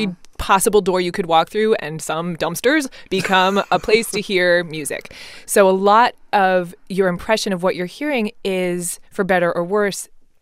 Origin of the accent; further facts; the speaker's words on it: Austin, Texas, United States; because I'm from Austin and my trip to South By is always longer than everybody else's because I make it a trip home